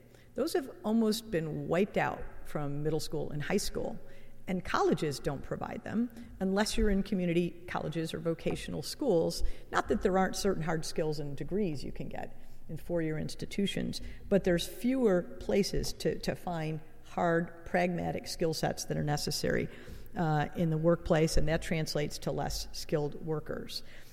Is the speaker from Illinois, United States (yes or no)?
yes; Barrington, Illinois, United States; So being from the Midwest, I'm not from Indy, I'm from a Chicago suburb called Barrington in the northwest suburbs of Illinois, but I think we have something in common is that in that we're Midwesterners.